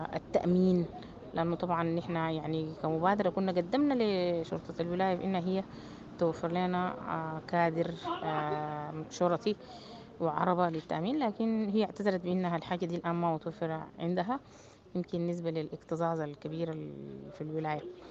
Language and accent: Arabic; Sudan; إحنا من قيمنا كسودانيين